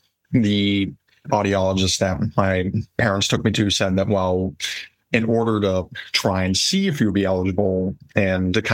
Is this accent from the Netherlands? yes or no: no; Columbus, Ohio, United States; And for reference, I am originally from Columbus, Ohio.